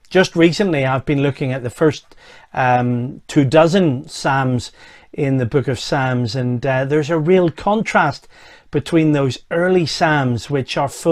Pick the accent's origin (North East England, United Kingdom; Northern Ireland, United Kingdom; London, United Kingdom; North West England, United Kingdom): Northern Ireland, United Kingdom; now in England; Originally I come from Northern Ireland, but since 1991 I've been serving God with counties as a counties evangelist from 1991 till until 2016